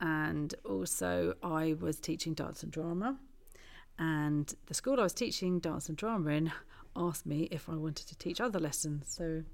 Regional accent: Kingsbury, London, United Kingdom; born there; I was born in Kingsbury, northwest London.

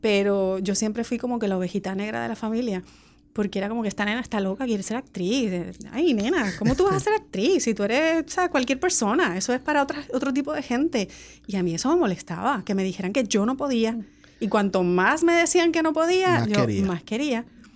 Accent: Spain; also born or lived in Puerto Rico; a los 6 meses me fui a España. Toda mi familia por parte de padre es de España. O sea que me crié allí. Y a los 14 años mis padres se divorcian.

